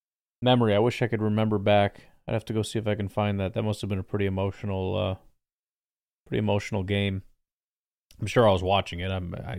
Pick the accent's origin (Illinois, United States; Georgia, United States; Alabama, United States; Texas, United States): Illinois, United States; Chicago; I grew up in the Chicago area, and what I know to be barbecue is, it's very similar to, you know, Memphis, St. Louis style